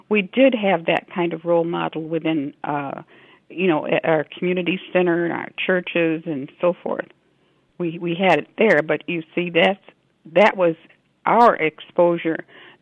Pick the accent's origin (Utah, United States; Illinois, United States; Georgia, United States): Illinois, United States; Rockford; For example, here in Rockford, I grew up in South Rockford with Italian families and had wonderful experiences with them and other ethnic groups.